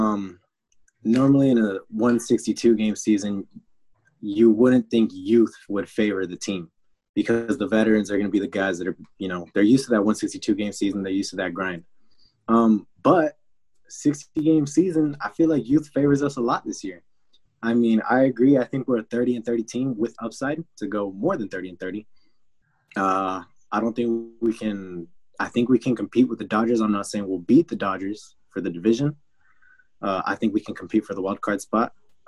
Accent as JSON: {"language": "English", "town": "Oceanside", "region": "California", "country": "United States", "tie": "born there", "said": "I was born in the Tri-City area, Oceanside, California"}